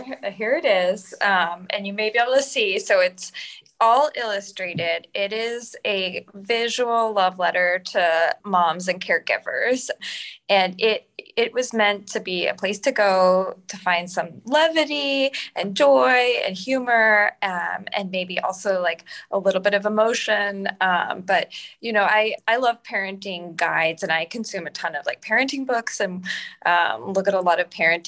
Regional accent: Texas, United States; also born or lived in Boston; You know, I'm from Texas. I had been in Boston and I thought like Boston, New York, same thing.

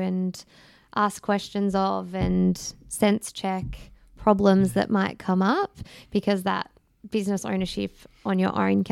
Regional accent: Geelong, Victoria, Australia; also born or lived in Melbourne; we moved from Melbourne back to Geelong where I grew up, brought the family here.

